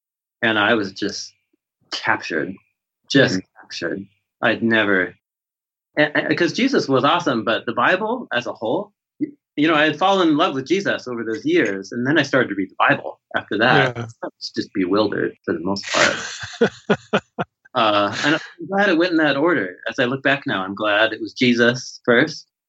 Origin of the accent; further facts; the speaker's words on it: Portland, Oregon, United States; So I grew up in Portland, Oregon, and I grew up fully immersed in skateboard culture or subculture.